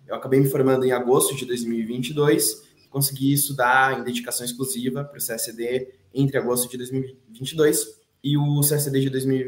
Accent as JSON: {"language": "Portuguese", "town": "Curitiba", "region": "Paraná", "country": "Brazil", "said": "eu sou curitibano, tenho 26 anos, sou formado em Direito pela Federal do Paraná"}